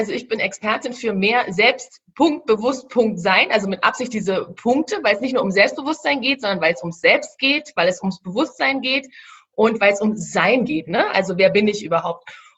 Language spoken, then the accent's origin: German; Berlin, Germany; Ich komme aus Berlin